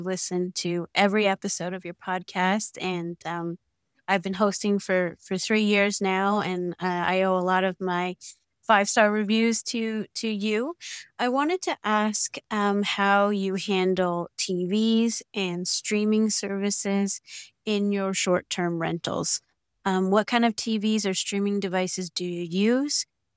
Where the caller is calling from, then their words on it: Canada; I'm calling from Canada.